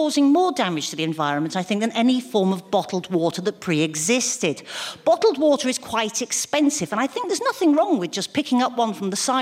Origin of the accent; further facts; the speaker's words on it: Ireland; when I was growing up in Ireland in the 70s.